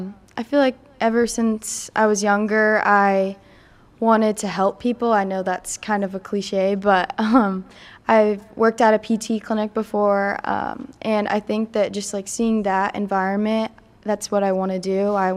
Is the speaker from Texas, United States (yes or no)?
no; Oklahoma, United States; Yeah, I love country. I'm from Oklahoma, but...